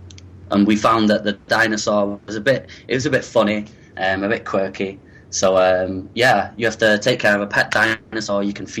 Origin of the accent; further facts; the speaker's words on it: Manchester, North West England, United Kingdom; I am 24 from Manchester and I'm studying the game design course.